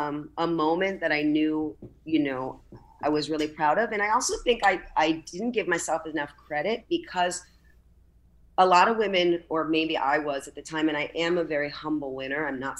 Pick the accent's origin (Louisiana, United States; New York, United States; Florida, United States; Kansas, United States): Florida, United States; Miami; And I'm from Miami and, you know, not born, but raised here.